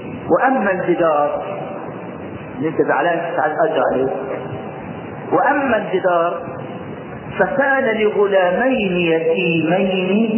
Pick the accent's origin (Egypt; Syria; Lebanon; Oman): Egypt; الجنيهات كان زمان في عندنا في مصر الجنيه ذهب